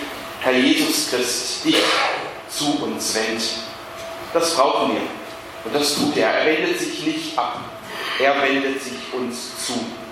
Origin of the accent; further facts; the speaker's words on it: Baden-Württemberg, Germany; Ich bin im Schwäbischen groß geworden